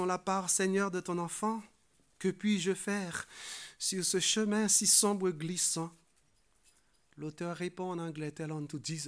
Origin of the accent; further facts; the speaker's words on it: Haiti; mes collègues m'ont appelé … parce que je suis haïtien.